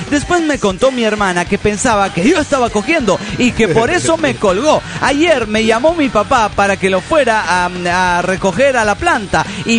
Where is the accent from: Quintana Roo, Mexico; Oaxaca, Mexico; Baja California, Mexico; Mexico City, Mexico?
Quintana Roo, Mexico; Chetumal; de Chetumal, Quintana Roo.